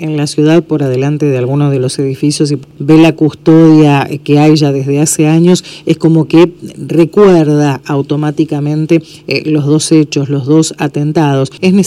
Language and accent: Spanish; Argentina; Somos todos argentinos